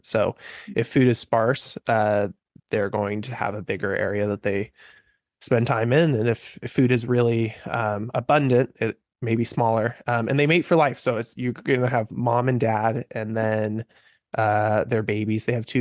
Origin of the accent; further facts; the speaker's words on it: Oregon, United States; I grew up in the Siskiyou Mountains at the bottom of our state, a place that Tacoma calls Sping, which means place of the beaver.